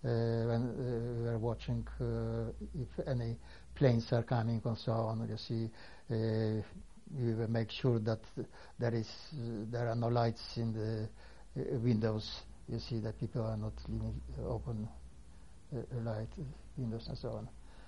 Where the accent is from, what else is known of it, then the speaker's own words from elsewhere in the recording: Łoszniów, Poland; born there; English is a second language; I was born in Poland, in Loshniów. It was near town of Trembowla. It is eastern Poland. In January 1919.